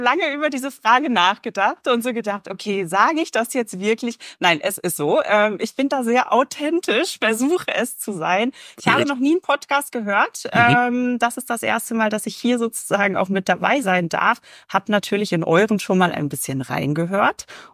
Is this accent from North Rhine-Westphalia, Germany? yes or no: yes; Bielefeld, North Rhine-Westphalia, Germany; moved away as an adult; Geboren und aufgewachsen bin ich in Bielefeld tatsächlich. Nach der Schule ging es dann für mich erstmal ins Ausland. Habe tatsächlich ein Au-pair-Jahr in den USA gemacht, bin dann noch ein bisschen in der Schweiz rumgetingelt und habe dann meinen Berufseinstieg in Berlin gefunden und bin dann wieder nach Bielefeld gekommen.